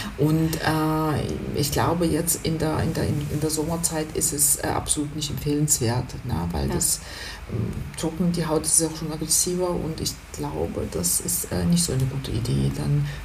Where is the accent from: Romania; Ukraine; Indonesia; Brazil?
Ukraine; moved away; aus diesen Regionen, wo ich herkomme, wo ich geboren bin, ich bin nämlich in der Ukraine geboren